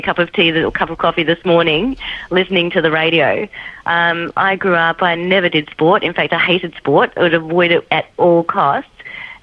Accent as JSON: {"language": "English", "town": "Melbourne", "region": "Victoria", "country": "Australia", "tie": "born or raised there", "said": "So when I grew up in Melbourne, I grew up in a time of drought."}